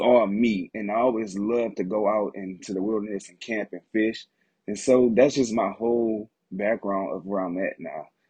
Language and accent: English; Detroit, Michigan, United States; I am from Detroit, Michigan. And so my background is I was born and raised here and always into the city life.